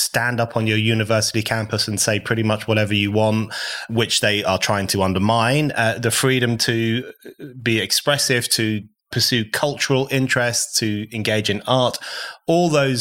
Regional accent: England, United Kingdom; born there; I was born in the UK, unlike you. My parents are foreigners, I'm British born.

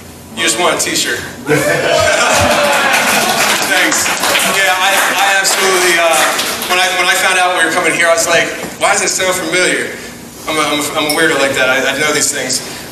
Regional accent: Philadelphia, Pennsylvania, United States; dude, I'm from Philly.

